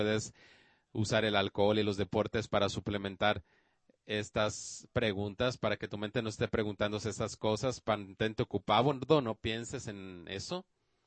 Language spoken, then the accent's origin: Spanish; New York, United States; born there; Nací en Nueva York. Mi papá vino de Grecia y mi mamá de Alemania. Soy hijo de inmigrantes